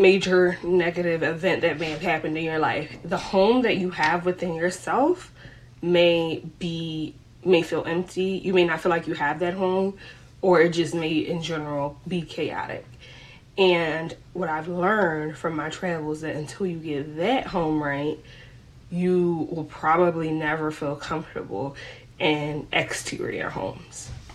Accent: Philadelphia, Pennsylvania, United States; I grew up in Philly, born and raised. So Philly, for example, is one of my homes. It'll always be home.

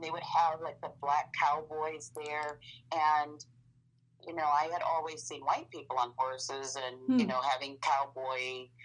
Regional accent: Oberlin, Ohio, United States; I knew about Juneteenth and growing up in Oberlin and all the events, but I was never actually a part of it.

